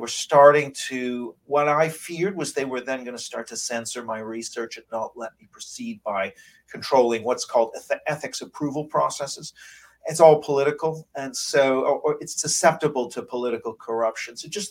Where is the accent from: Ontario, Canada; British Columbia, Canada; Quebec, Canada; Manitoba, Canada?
British Columbia, Canada; Vancouver; also born or lived in Tokyo; now in London, United Kingdom; So I've spent eight early years of my life in Tokyo. And then I grew up in Vancouver and then have been in London for over 25 years now as an academic.